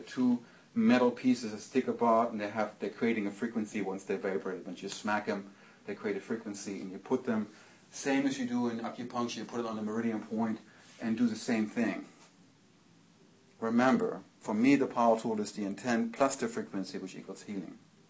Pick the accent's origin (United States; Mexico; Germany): Germany; I'm not Australian, I'm German.